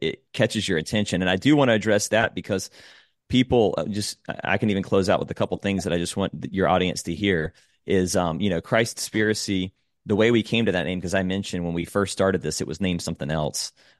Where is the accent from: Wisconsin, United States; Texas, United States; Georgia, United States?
Georgia, United States; Augusta; I was raised with conservative values in the South. I'm from Augusta, Georgia, the Deep South, where the Southern Baptist Convention was founded.